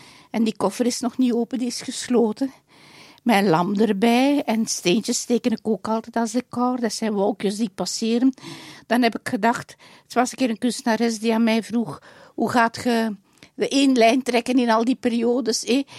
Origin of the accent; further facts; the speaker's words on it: Dendermonde, East Flanders, Belgium; born there; En dat zijn twee reuzen van Dendermonde, mijn geboortestad. Daar ben ik ben mijn hart verknocht in Oost-Vlaanderen.